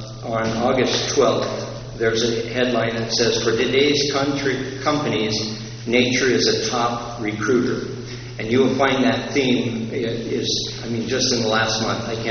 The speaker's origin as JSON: {"language": "English", "town": "Great Falls", "region": "Montana", "country": "United States", "said": "I'm from Great Falls, Montana."}